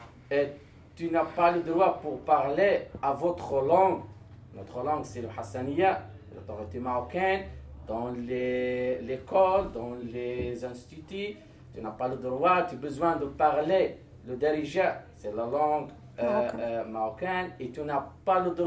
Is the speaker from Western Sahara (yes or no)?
yes; Western Sahara; L'occupation marocaine essayait toujours de changer notre information, de changer notre culture, mais nous sommes du Sahraoui en la fin.